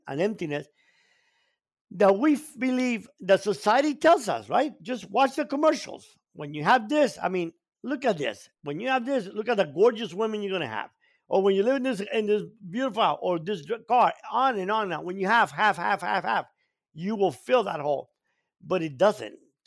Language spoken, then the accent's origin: English; Cuba; The greatest joy in my life was when we came from Cuba and had nothing, but we had a family.